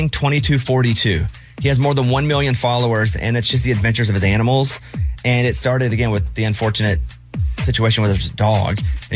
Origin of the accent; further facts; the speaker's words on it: Arkansas, United States; I'm from Arkansas and I don't know that one.